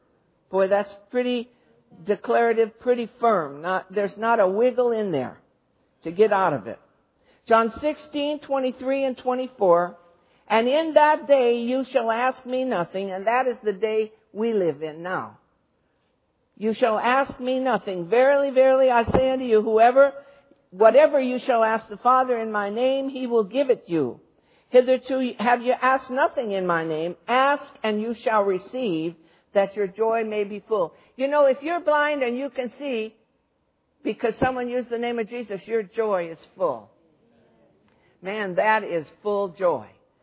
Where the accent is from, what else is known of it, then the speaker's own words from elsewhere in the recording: Detroit, Michigan, United States; I'm from Detroit, you know. I don't apologize for it, but I don't tell many people I am from Detroit either.